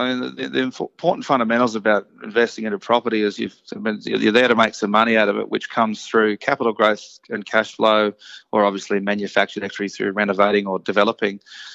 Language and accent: English; Taree, New South Wales, Australia; Look, I'm from Taree. I've got property in Taree.